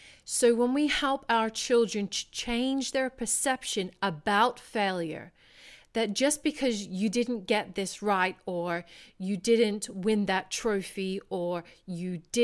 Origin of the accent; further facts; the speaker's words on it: Australia; accent: Australian; And my accent was extremely Australian at the time.